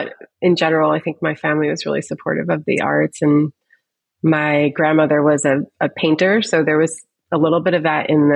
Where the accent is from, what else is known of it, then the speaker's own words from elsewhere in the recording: Syracuse, New York, United States; Yes, I'm from Syracuse originally.